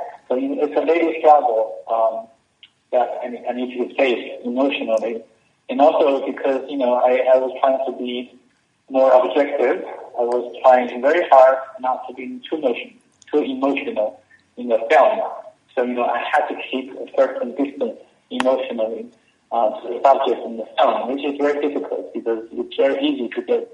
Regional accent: Sichuan, China; the earthquake happened in Sichuan, in China, in 2008, and the epic center is very close to my hometown. So, you know, I'm from there, and my hometown was destroyed.

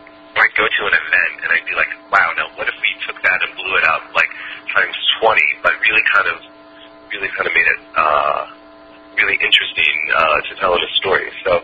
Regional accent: Midwest, United States; because I'm from the Midwest and from a small town

